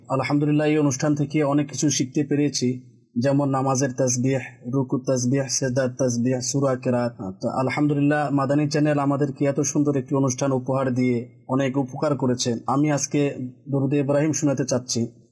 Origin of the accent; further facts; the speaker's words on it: Domar, Rangpur Division, Bangladesh; আমার বাড়ি ডোমার।